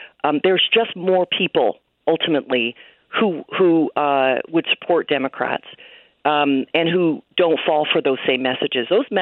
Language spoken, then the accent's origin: English; Oakland, California, United States; In my hometown of Oakland just last week, the city council voted to move $18 million from law enforcement